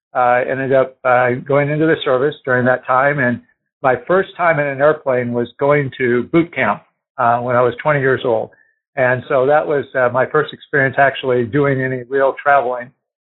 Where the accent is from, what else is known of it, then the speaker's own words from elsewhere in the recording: Iowa, United States; Okay, so I grew up in Iowa. I was born there and went to school in a real small community, probably 2,500 people in eastern Iowa.